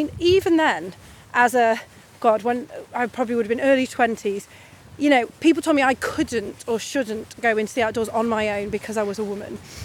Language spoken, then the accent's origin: English; Wales, United Kingdom; first language Welsh; my dad was from Kent, my mum was from Derby, and but I, when I was about three, they moved to North Wales, and so really that's Wales was what I knew.